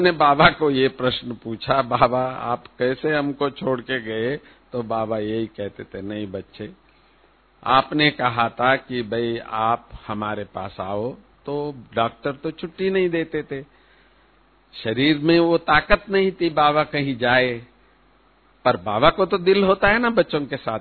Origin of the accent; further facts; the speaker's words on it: South India, India; मैं साउथ से हूं